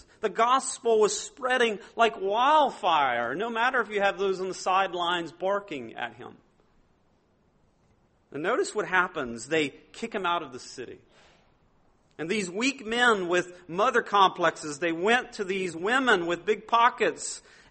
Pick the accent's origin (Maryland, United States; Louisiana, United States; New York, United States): Louisiana, United States; I'm a Cajun, okay? I'm just going to point that out. It doesn't sound like I'm a Cajun, but I'm a Cajun, still at heart.